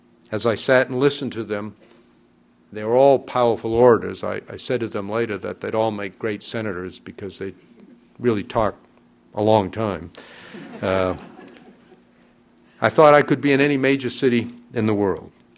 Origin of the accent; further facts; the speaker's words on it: Maine, United States; gathered before me in a federal courtroom in my home state of Maine